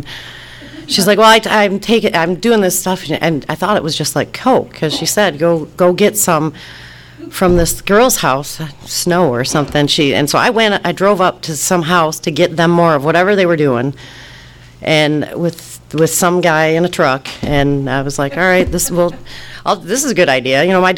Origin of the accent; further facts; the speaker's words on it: Detroit, Michigan, United States; I'm from Detroit, and here, and like, I know this is like a small town up in Northern California.